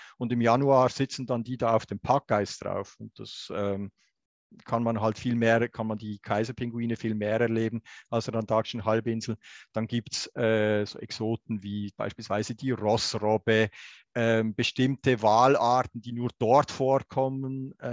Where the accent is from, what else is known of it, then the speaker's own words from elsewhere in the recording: Switzerland; Das schmerzt mich als Schweizer schon sehr.